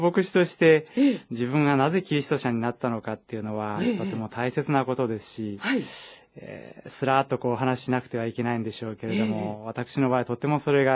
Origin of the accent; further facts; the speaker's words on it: Fukaya, Saitama, Japan; also born or lived in Yokohama; now in Sendai, Japan; 育ったのは埼玉県の北の方にあります深谷ってところなんですけれども